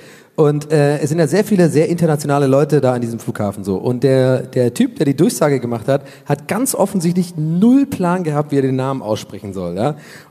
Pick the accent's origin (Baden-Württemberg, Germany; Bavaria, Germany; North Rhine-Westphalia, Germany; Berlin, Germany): North Rhine-Westphalia, Germany; Cologne; Das ist ja ein bisschen wie bei mir in Köln. Ich bin ja aufgewachsen in Köln.